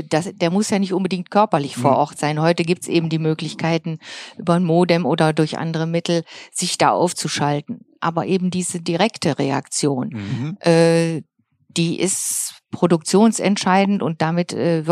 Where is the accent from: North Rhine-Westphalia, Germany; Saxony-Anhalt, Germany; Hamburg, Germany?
North Rhine-Westphalia, Germany; wir kommen schon beide aus dem Bergischen Land und man hört es wahrscheinlich auch ein bisschen.